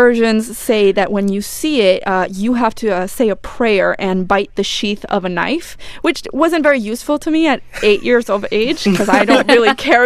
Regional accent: Buenos Aires, Argentina; When I was a kid, I grew up in Buenos Aires. I think I left the city twice in my life. I'm like a city rat, right?

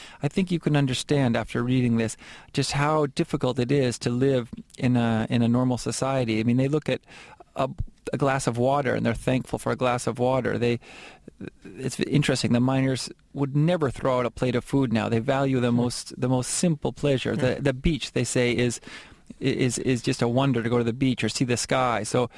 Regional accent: Boston, Massachusetts, United States; English is a second language; moved away as an adult; now in Chile; I was raised in Boston, and I speak Spanish with a terrible accent. But nonetheless, I've lived in Chile for 16 years.

